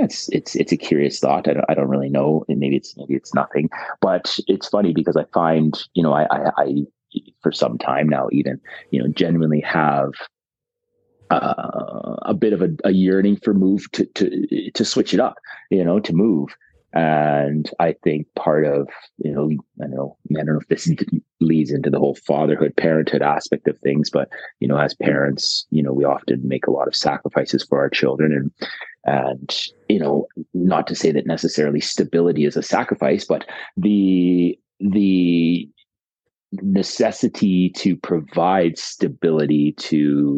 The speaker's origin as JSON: {"language": "English", "town": "Edmonton", "region": "Alberta", "country": "Canada", "tie": "born there", "said": "I was born in Edmonton, spent the first couple of years of my life there."}